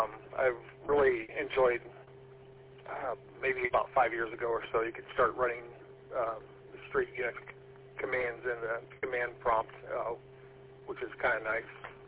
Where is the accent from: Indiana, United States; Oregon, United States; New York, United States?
Indiana, United States; Kokomo; I grew up in the Kokomo area for several years back in the 70s and 80s.